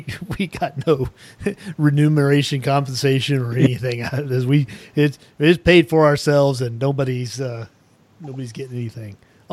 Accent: United States; Mutt. I'm an American mutt.

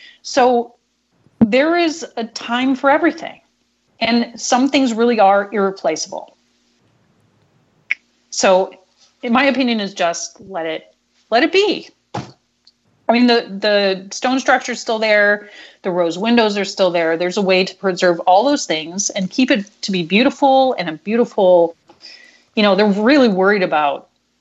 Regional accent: Cleveland, Ohio, United States; because from growing up in Cleveland, I've always known the Thinker to be exploded.

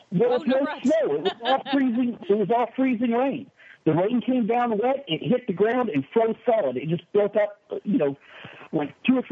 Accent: Washington, United States; were getting a bunch of calls from the Washington area. I figured I might as well chime in and represent my home state with some wintertime stories.

